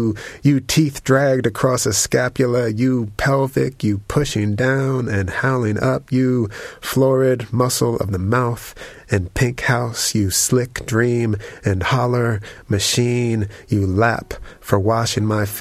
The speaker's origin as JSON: {"language": "English", "region": "Northeast", "country": "United States", "tie": "born or raised there", "lives_now": "Indiana, United States", "said": "I grew up in the Northeast, and for some reason I never saw redbuds, and I'm not sure how much they are around there, but where I am now in Indiana, there's just a ton of redbuds"}